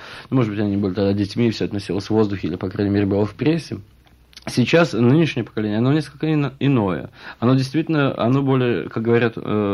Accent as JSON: {"language": "Russian", "country": "Russia", "said": "ясно, что я из России, значит, меня можно спросить об этом."}